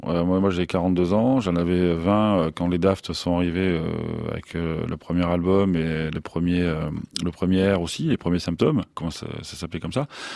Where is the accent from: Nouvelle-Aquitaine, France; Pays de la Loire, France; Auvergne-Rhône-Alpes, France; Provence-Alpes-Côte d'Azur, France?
Nouvelle-Aquitaine, France; Bordeaux; moi je suis de Bordeaux et je me souviens qu'à l'époque